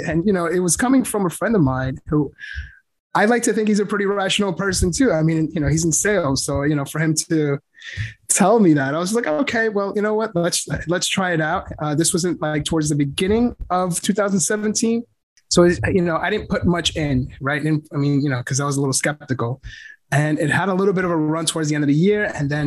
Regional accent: New York, United States; Okay, so I am from New York and not much to say.

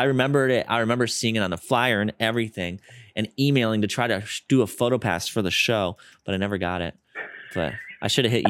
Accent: Wisconsin, United States; moved away as an adult; also born or lived in San Diego; No, I'm from Wisconsin.

